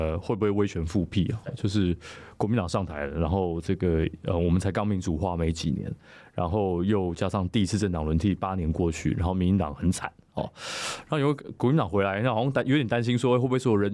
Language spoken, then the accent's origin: Chinese; Tainan, Taiwan; 那反正就是因为我家庭背景，当然因为我成长在台南嘛。